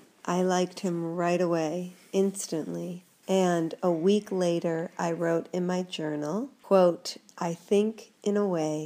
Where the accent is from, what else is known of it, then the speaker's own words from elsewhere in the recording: Southfield, Michigan, United States; born there; I was born in Southfield, Michigan, which is north of Detroit.